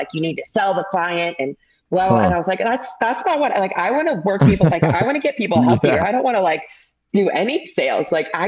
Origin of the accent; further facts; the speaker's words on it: Ann Arbor, Michigan, United States; I was like born and raised in Ann Arbor, loved it.